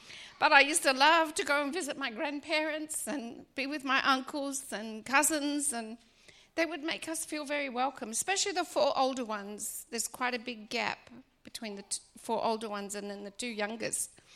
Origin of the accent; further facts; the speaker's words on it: Wangaratta, Victoria, Australia; born there; I was born in Victoria in a little place called Wangaratta.